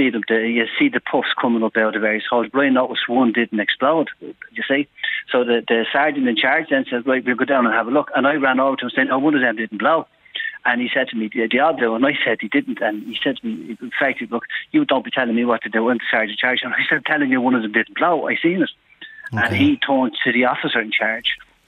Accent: Ballyfermot, County Dublin, Ireland; I'm from Ballyfermot, but like yourself

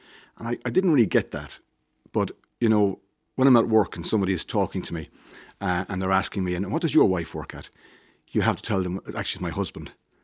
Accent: Thurles, Munster, Ireland; So I grew up in Thurles, home of the GAA. I was a middle child of five, working-class family.

